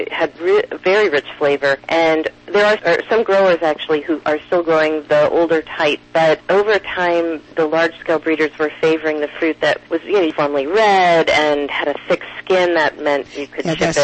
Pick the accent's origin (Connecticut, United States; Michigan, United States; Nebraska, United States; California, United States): Connecticut, United States; I grew up in Connecticut, and we would always go apple picking every year